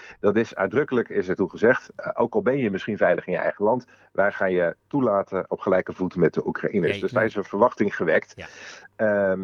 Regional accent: Amsterdam, North Holland, Netherlands; niet omdat ik uit Amsterdam kom.

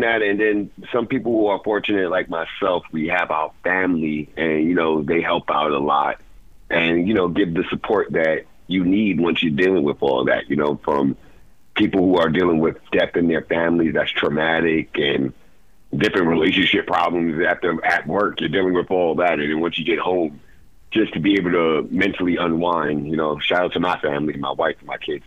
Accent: New York City, New York, United States; Being a New Yorker and always seeing the big lights and big city, you know, you got to big or go home, you know.

